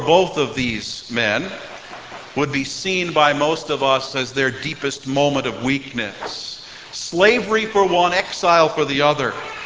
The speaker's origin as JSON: {"language": "English", "country": "Ireland", "said": "I don't just say this as an Irishman"}